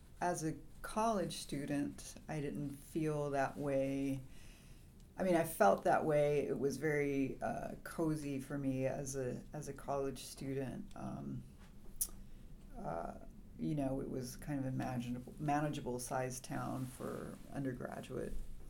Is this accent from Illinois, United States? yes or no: no; Dallas, Texas, United States; I am from Dallas, Texas. I was born in South Dallas in Oak Cliff, which is now known as the Bishop Arts District, but it's been known longer as Oak Cliff.